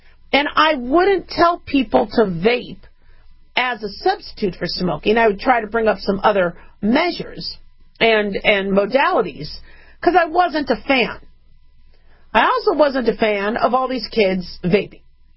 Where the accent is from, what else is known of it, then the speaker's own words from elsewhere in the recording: United States; But I'm also American, and I also understand our constitutional rights.